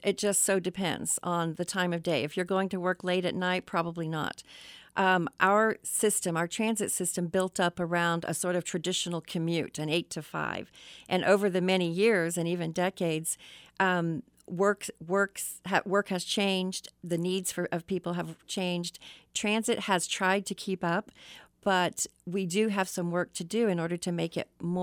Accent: Kansas City, Missouri, United States; I grew up in the Northland, so I can attest to the fact that, you know, from a young child, you didn't cross the Broadway Bridge.

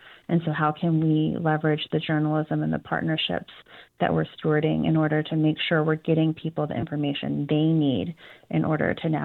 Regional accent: West Coast, United States; growing up on the West Coast, it always felt kind of absent of history.

